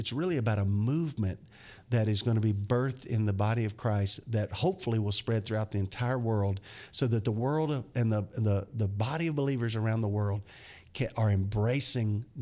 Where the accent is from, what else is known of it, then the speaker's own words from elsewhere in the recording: Mississippi, United States; I feel like I need to spell it because I'm from Mississippi and they may not know what I'm meaning.